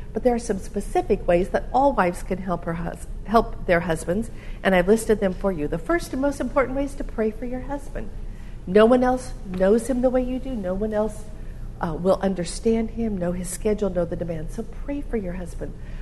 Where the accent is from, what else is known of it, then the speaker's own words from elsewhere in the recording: Oregon, United States; also born or lived in California / Minnesota; I grew up in Oregon, and we had lived in several different places. We lived in California and Minnesota, and then we moved back to Oregon, and I was so happy.